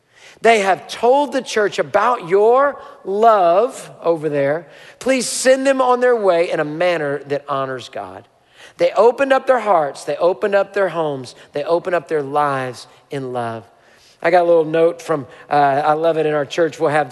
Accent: Houston, Texas, United States; The church I grew up in Houston, I was saved in, I was baptized in, I went to student ministry

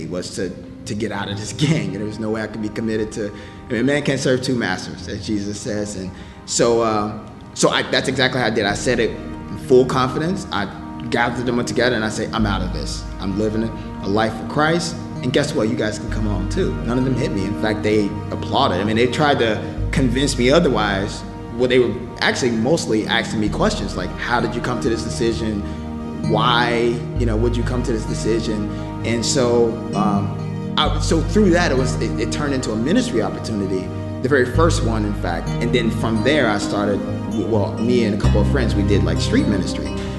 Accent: Chicago, Illinois, United States; just like I had, you know, growing up in Cabrini Green.

